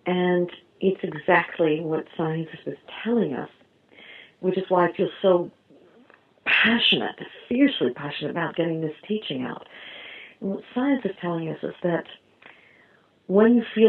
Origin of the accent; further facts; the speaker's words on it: New York, United States; I'm aware, I'm a New Yorker, I'm aware of what's happened.